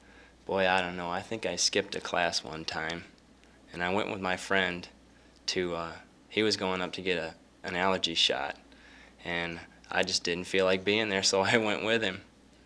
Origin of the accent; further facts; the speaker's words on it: Rives Junction, Michigan, United States; I'm from Rives Junction, Michigan, a very small town just north of Jackson.